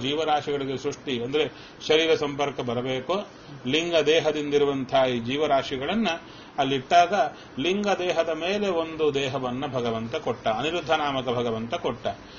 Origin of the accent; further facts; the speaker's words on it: Kurnool, Andhra Pradesh, India; ನಮ್ಮ ಊರು ಕರ್ನೂಲು, ಮಂತ್ರಾಲಯದ ಹತ್ತಿರ. ಮಂತ್ರಾಲಯಕ್ಕೆ ನೀರು ಬಂದಿತ್ತಲ್ಲ, ಅವಾಗೆ ನಮ್ಮೂರಿಗೂ ಬಂದಿತ್ತು.